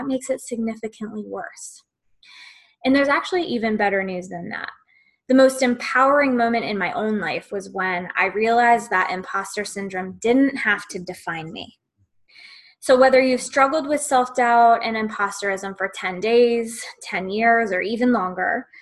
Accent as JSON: {"language": "English", "town": "Charlotte", "region": "North Carolina", "country": "United States", "lives_now": "London, United Kingdom", "said": "I'm originally from the United States, live in Charlotte, North Carolina, but am in London, England for a year"}